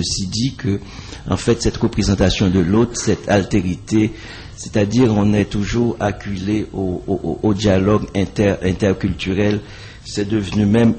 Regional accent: Haiti; C'est pratiquement un métier de quand on est haïtien. On est sur 27 700 km² et puis on recrée le monde.

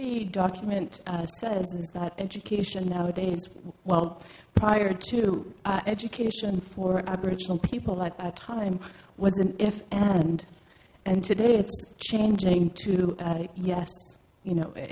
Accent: Listuguj, Quebec, Canada; I am from Listigut. I'm Mi'kmaq

